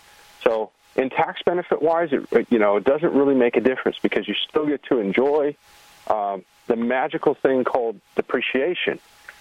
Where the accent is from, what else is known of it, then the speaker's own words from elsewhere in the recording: Wyoming, United States; I was up in my home state of Wyoming a little bit